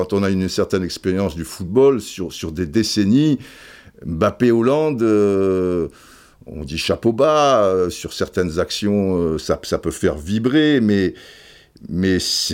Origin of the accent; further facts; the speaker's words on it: France; bah perso, même si je suis français, je trouve que c'est une bonne chose pour le football